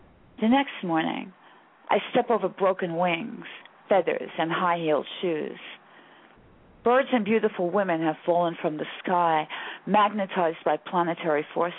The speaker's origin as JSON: {"language": "English", "town": "Brooklyn", "region": "New York", "country": "United States", "tie": "born or raised there", "said": "Where I grew up, like, Gravesend and Bensonhurst, places like that, they're still not cool."}